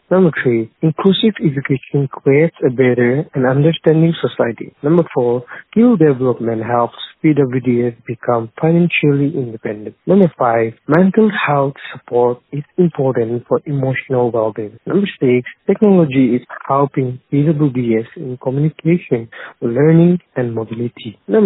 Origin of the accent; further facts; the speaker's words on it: Dimapur, Nagaland, India; I am from Dimapur, Nagaland.